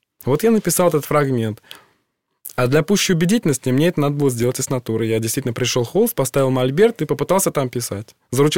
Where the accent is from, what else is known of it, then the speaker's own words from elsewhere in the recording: Sergiev Posad, Moscow Oblast, Russia; Я в детстве жил в Сергиевом Посаде